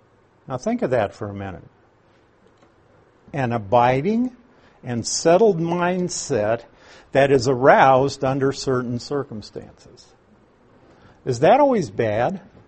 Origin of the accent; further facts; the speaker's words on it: Nebraska, United States; I'm from Nebraska. We used to go down to western Nebraska on our way to Colorado, and there were some rest stops along the interstate.